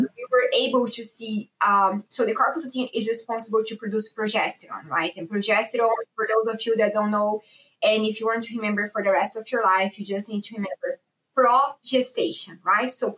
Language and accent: English; Brazil; English is a second language; So I'm originally from Brazil. I did my DVM there. So I did at Federal University of Santa Catarina.